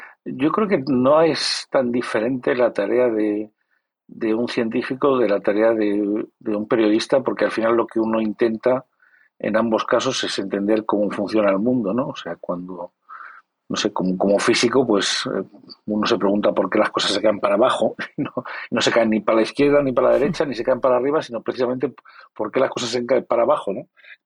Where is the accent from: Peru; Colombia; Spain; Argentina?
Spain; Santander, Cantabria; yo soy de Santander, tampoco de chaval tampoco he viajado mucho, ni hablaba idiomas, ni nada de eso.